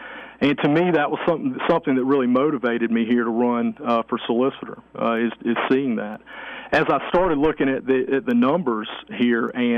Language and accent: English; Greenwood, South Carolina, United States; this is my hometown. And I started seeing numbers like the FBI numbers that came out when we moved back to town indicated we had a higher crime rate in Greenwood than any other municipality in the upstate.